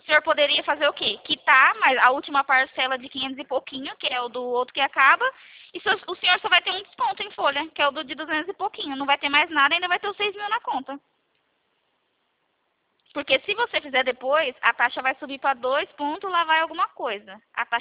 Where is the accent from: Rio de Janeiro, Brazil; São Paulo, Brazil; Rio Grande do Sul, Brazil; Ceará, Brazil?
São Paulo, Brazil; Presidente Prudente; eu sou de Prudente